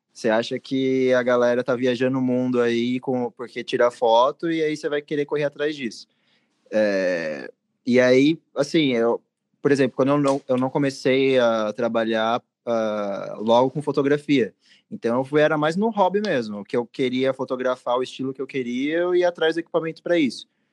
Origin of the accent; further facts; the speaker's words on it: Santo André, São Paulo, Brazil; eu sou da BC, né? Sou de Santo André.